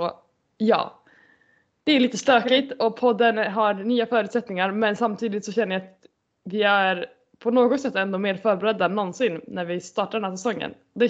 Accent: Luleå, Norrbotten County, Sweden; Men jag kom med ursprungligen från Luleå.

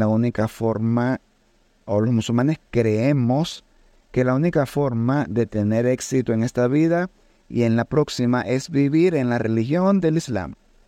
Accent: Venezuela; yo soy un venezolano, más criollo que la arepa de Reina Pepiada. Pero bien, los musulmanes provenimos de cualquier raza, cualquier nacionalidad, de todas las culturas del mundo.

